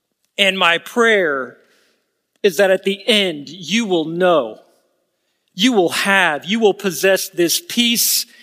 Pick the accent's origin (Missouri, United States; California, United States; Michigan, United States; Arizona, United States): Missouri, United States; Kansas City; I'm from Kansas City, the home of your Super Bowl champion, Kansas City Chiefs.